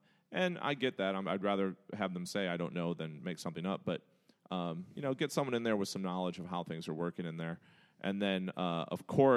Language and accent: English; St. Louis, Missouri, United States; When I was growing up in St. Louis in high school, my high school wasn't too far from the brewery, from the Anheuser-Busch